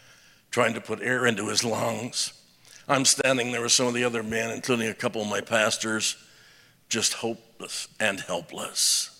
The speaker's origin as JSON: {"language": "English", "town": "Roanoke", "region": "Indiana", "country": "United States", "tie": "born or raised there", "said": "I grew up in Roanoke, Indiana, population 80. We didn't lock our doors to our house"}